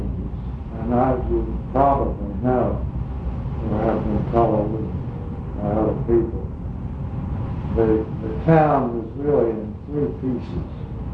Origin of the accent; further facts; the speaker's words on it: Aberdeen, Maryland, United States; born there; I was born in Aberdeen, August 11th, 1915. And that's what is now 33 West Bel Air Avenue, over the railroad.